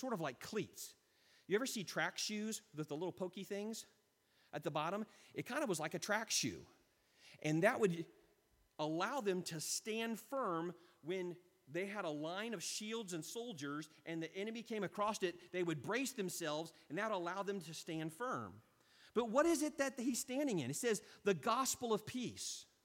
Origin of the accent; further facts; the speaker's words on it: United States; I'm American, not Russian.